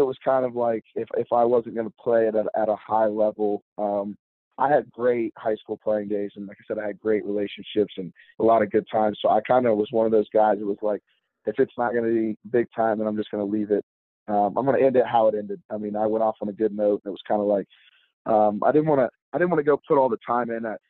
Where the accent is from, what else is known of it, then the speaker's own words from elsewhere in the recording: Zanesville, Ohio, United States; So I'm from Zanesville, Ohio. About 45 minutes east of Columbus, so grew up an Ohio native.